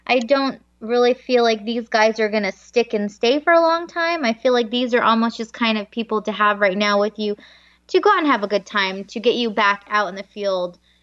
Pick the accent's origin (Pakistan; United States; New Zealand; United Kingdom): United States; New Jersey; Hello, New Jersey. I'm from New Jersey, so I love it.